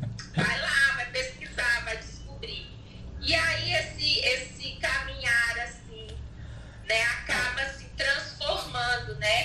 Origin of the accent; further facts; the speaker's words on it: Batalha, Alagoas, Brazil; now in Conchas, Brazil; eu sou da cidade de Batalha, Alagoas, no interior. E hoje eu estou morando, eu nasci lá, né? Eu sou alagoana. E eu moro aqui no interior de São Paulo, em Conchas. Então, assim, eu falo que eu sou pedigree, sou nordestina